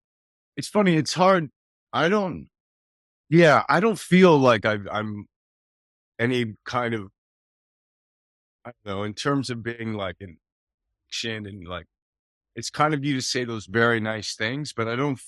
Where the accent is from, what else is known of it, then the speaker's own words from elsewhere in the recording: Toronto, Ontario, Canada; So I grew up in Toronto, Canada, and I played a lot of ice hockey, played basketball.